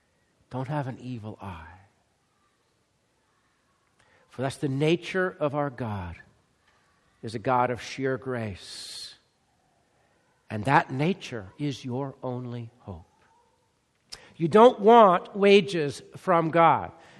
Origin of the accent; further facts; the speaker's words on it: United States; it's very easy for me as an American to think